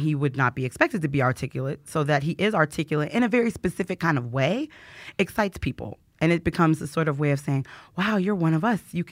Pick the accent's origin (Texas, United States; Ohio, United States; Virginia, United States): Ohio, United States; I grew up in Northeast Ohio, a town that was primarily white and black. We didn't really have a lot of other ethnicities represented in my hometown.